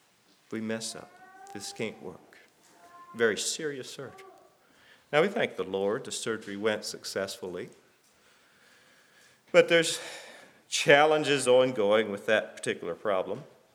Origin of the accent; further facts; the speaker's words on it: the South, United States; especially for me as a Southerner